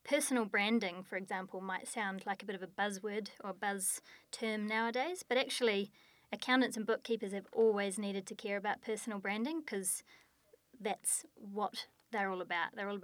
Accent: New Zealand; I'm a Kiwi, if you hadn't noticed by the accent.

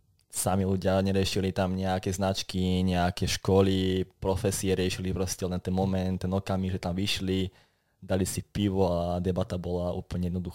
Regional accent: Zvolen, Banská Bystrica Region, Slovakia; Áno, som Zvolenčan, vlastne bývam v meste.

